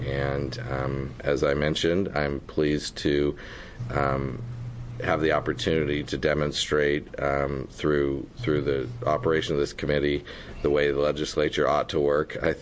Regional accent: Coos Bay, Oregon, United States; where I grew up in Representative McEwen's district in Coos Bay, which was largely a timber economy, mostly entirely at that time when I was growing up.

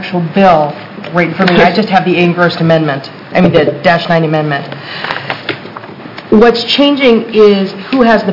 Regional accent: Bend, Oregon, United States; I'm a psychologist from Bend, Oregon.

